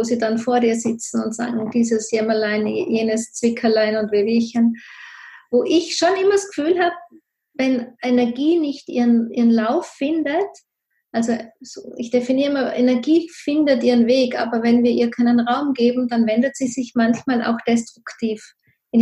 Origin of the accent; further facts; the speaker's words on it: Tyrol, Austria; ich komme ja aus Tirol hier, hinter den Bergen, und da ist ein ganz starkes patriarchales System nach wie vor.